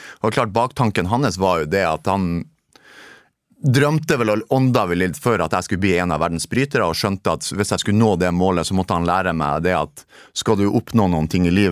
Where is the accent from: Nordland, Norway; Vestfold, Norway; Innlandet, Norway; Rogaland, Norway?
Nordland, Norway; Narvik; Jeg husker at når jeg flyttet bort fra Narvik og når jeg ble sånn 30 år